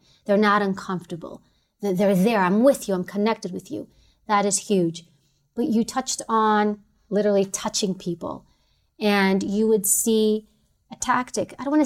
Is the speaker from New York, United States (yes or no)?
yes; New York City, New York, United States; I'm from New York City. I go to Texas.